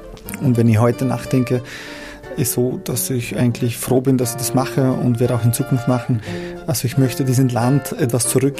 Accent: Kosovo; German is a second language; moved away; ich komme aus dem Kosovo und war auch im Krieg 2 Jahre mittendrin, also 14 bis 16 Jahren.

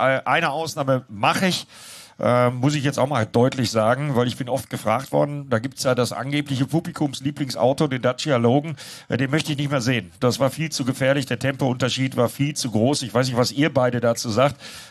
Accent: Bremen, Germany; Ich bin ja raus als Bremer, weil ich weiß seit letzter Woche, dass wir erste Liga spielen.

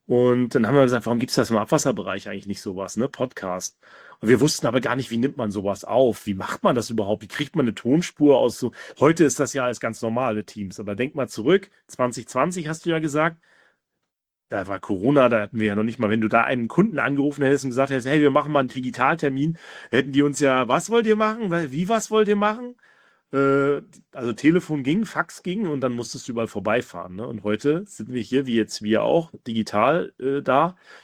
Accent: East Germany, Germany; Also ich komme aus Ostdeutschland, ne?

